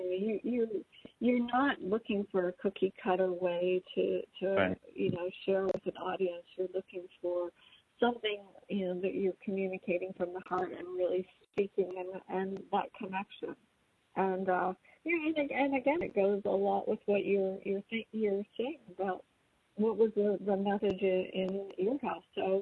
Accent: Canada; Yeah, I'm a Canadian

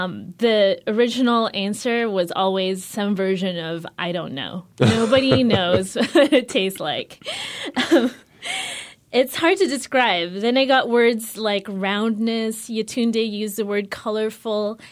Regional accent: Philippines; I grew up in the Philippines.

